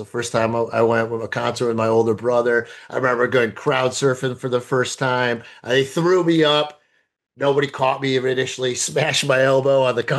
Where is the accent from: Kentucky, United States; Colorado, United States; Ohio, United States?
Ohio, United States; Cleveland; So me, I'm from Cleveland.